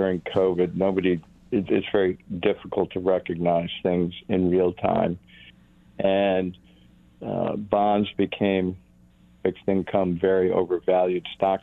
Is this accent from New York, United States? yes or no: yes; Buffalo, New York, United States; So I'm currently talking from South Carolina, and I split my time between Buffalo and South Carolina. I'm a native Buffalonian, grew up in Buffalo, love it, came back at the age of 35